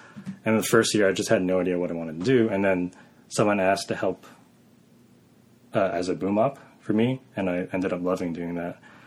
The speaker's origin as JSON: {"language": "English", "country": "Thailand", "tie": "born or raised there", "also_born_or_lived": "Canada", "said": "Then I lived in, like, parts of Asia, basically. Most of high school was in Thailand."}